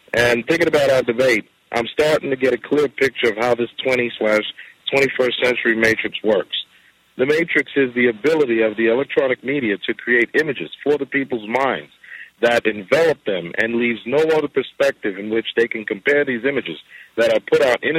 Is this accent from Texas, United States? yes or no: no; New York, United States; from South of New York.